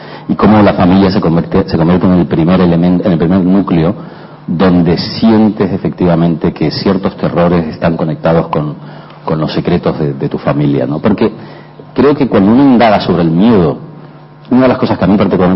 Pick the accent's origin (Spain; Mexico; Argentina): Spain; Inevitablemente soy español, ¿no? Y como español, yo creo que casi te diría de forma inconsciente reflejo la realidad de mi país